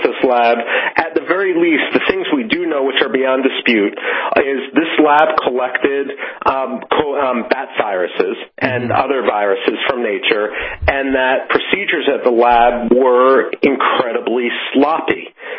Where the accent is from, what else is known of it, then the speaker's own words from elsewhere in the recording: Philadelphia, Pennsylvania, United States; I saw this growing up in Philadelphia.